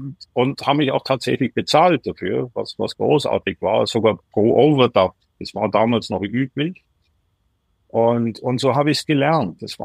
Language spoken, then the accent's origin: German; Pfaffenhofen, Bavaria, Germany; Dann kam ich so in Studio in der Nähe, da wo ich aufgewachsen bin, im Pfaffenhofen.